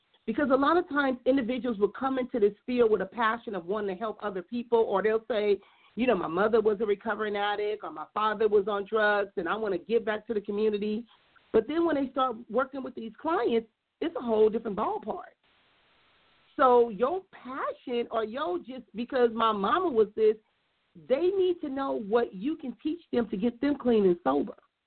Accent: Compton, California, United States; I grew up in Compton.

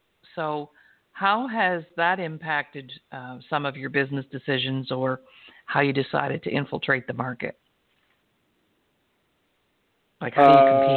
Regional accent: Canada; Tyler picked up on the fact that I'm a Canadian, because I made the grave mistake of putting A at the end of my sentence.

